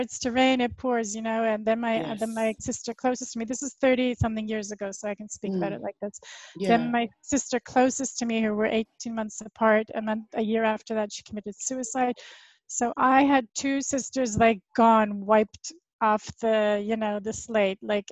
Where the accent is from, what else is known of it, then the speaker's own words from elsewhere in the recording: Canada; now in Israel; I'm Canadian.